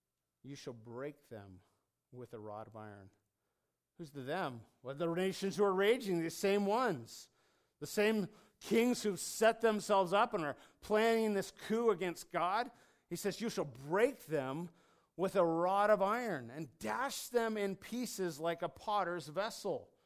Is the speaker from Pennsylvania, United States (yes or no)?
no; Washington, United States; growing up in Washington with irrigation pipes, right?